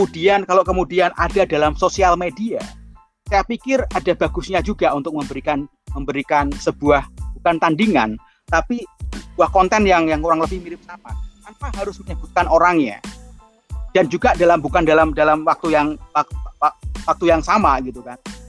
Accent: Juwana, Central Java, Indonesia; born there; kalau saya lahir di Juwono, Pati, itu sangat akrab dengan riwayat dari kota mana Juwono, Pati

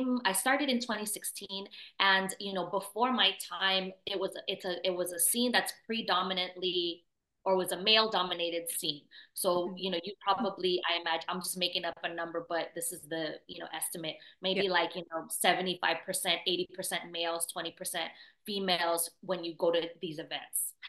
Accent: San Diego, California, United States; Speaking from someone who's born and raised in San Diego, and then planting my roots in San Diego

